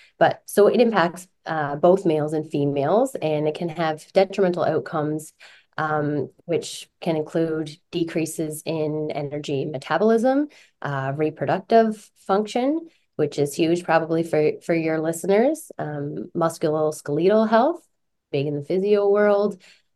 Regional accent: Deer Lake, Newfoundland and Labrador, Canada; now in Antigonish, Canada; located in Antigonish, Nova Scotia, but from Deer Lake, Newfoundland. And you will definitely hear my accent at some point through the chat today.

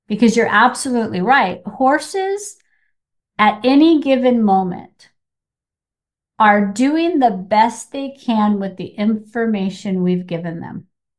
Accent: United States; I'm from America and they're from Japan.

